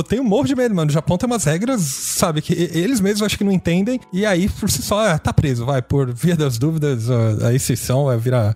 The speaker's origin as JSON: {"language": "Portuguese", "country": "Brazil", "said": "enquanto nós brasileiros, a gente tem uma visão, né, da nossa interpretação"}